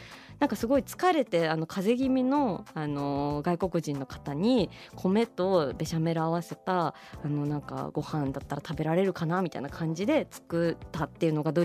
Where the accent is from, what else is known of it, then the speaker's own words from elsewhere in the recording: Fukuoka, Japan; born there; やっぱ福岡県生まれの人間としてはもう帰巣本能のように